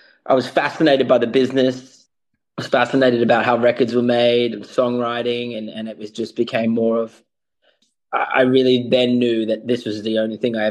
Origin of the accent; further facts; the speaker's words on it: Brisbane, Queensland, Australia; I just arrived back in Brisbane, Australia, my hometown.